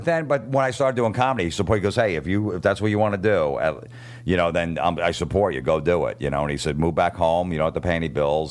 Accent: New Jersey, United States; We're from Jersey, and they had no respect for us.

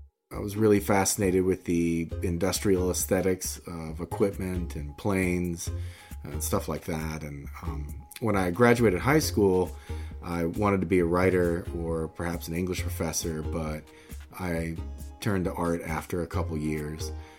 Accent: Macon, Georgia, United States; now in Atlanta, United States; I grew up in Macon, but I've been in Atlanta for almost 30 years.

